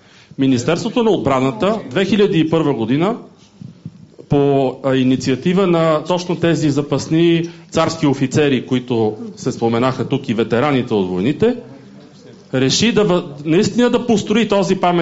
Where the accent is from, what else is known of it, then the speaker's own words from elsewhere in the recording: Sofia, Sofia City, Bulgaria; ще се изкажа и като софиянец, роден и израснал в София на 200 метра от това, което сега някой наричат паметник.